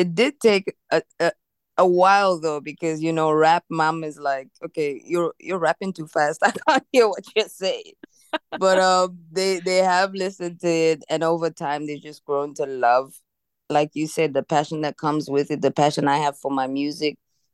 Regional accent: Botswana; also born or lived in Zambia; I was born in Zambia, raised in Botswana, and sort of raised between the two countries, their neighboring countries.

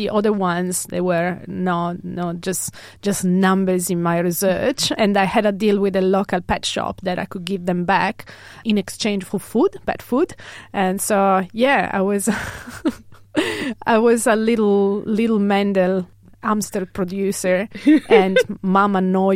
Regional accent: Italy; moved away as an adult; now in Australia; this is my story. I was born and raised in Italy. I moved definitely to Australia in 2013.

